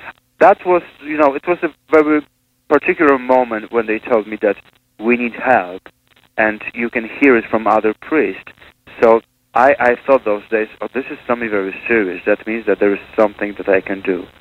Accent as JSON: {"language": "English", "country": "Poland", "lives_now": "Beirut, Lebanon", "said": "I'm originally from Poland."}